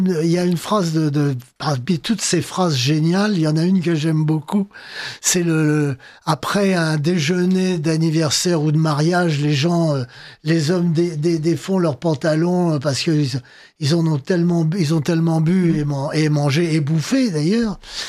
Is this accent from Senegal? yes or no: no; Nouvelle-Aquitaine, France; Ah, excusez-moi, moi je suis plutôt du Limousin.